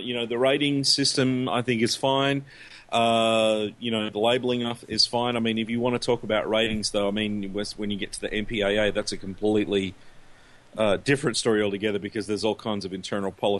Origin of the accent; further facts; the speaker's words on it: Australia; in my home country of Australia